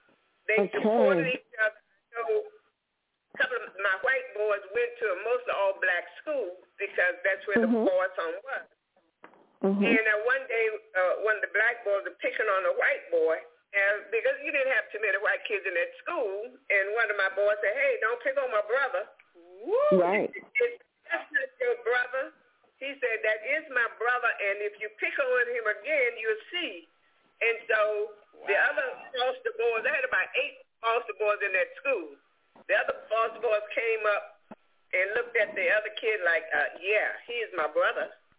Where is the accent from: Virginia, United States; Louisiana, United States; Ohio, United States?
Virginia, United States; We're from the country. I grew up in Virginia. Everybody knew everybody.